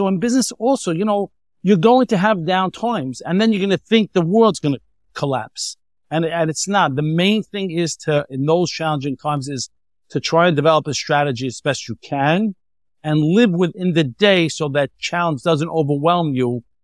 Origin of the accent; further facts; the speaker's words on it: United States; You know, I'm from the States, so I always like to use sports analogies.